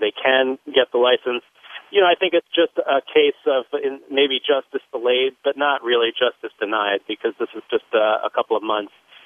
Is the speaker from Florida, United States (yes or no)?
yes; Florida, United States; I grew up in Florida, and I watched that space battle.